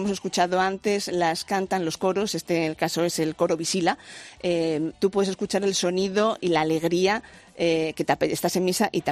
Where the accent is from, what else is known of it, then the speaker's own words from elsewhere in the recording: Spain; qué maravilla que soy española.